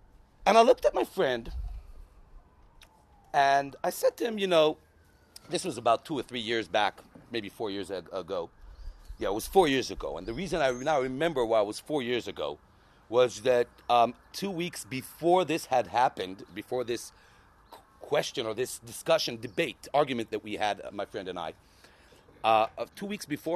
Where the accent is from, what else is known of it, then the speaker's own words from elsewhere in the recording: Israel; I was born here in Israel, and soon I'll relate to that as well, because it adds a lot to be born here and raised here my entire life.